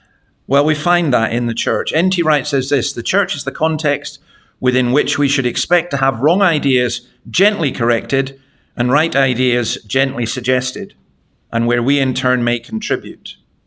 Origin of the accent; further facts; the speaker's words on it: Scotland, United Kingdom; I'm a Scottish Presbyterian minister, so I could spend an hour giving you my first point and just talk endlessly.